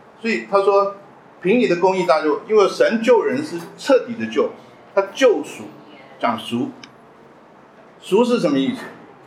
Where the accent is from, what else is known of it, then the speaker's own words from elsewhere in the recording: China; 我们中国人讲严以待人啊，严以待己，宽以待人